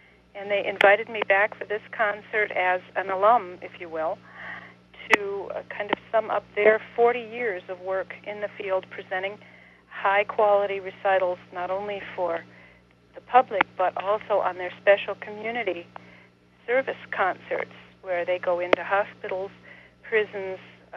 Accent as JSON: {"language": "English", "region": "Michigan", "country": "United States", "tie": "born or raised there", "also_born_or_lived": "Germany", "said": "I was raised in Michigan, and I went to school on the East Coast to the New England Conservatory, and then spent about 20 years of my singing career in Germany, in Europe"}